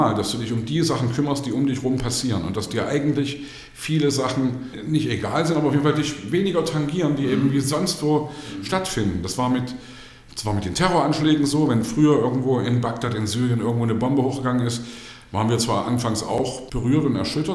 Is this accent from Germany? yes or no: yes; East Germany, Germany; Aber ich komme aus dem Osten, ich bin in der DDR groß geworden.